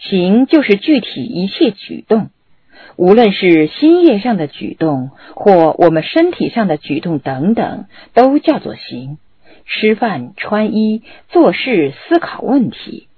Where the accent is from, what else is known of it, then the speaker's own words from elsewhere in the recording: Sichuan, China; 用我们四川人的话来说，就叫于家因家